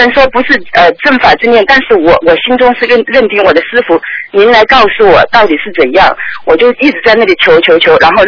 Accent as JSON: {"language": "Chinese", "country": "Singapore", "said": "我会跟新加坡的，我是新加坡的"}